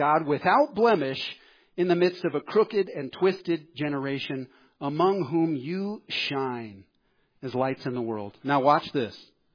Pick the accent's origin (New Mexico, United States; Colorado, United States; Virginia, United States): Colorado, United States; We're all from Colorado.